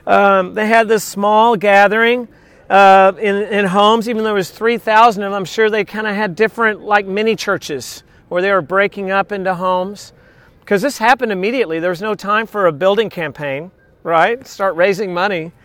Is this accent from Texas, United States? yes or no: yes; Texas, United States; I did a ton of that growing up in Texas because back then we had no cell phones and we didn't know where anybody was.